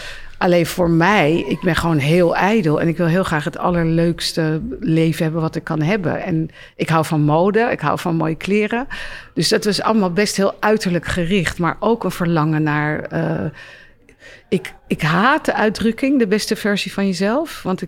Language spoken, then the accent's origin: Dutch; Amsterdam, North Holland, Netherlands; Ik ben opgevoed in Oud-Zuid. Mijn vader is Armeens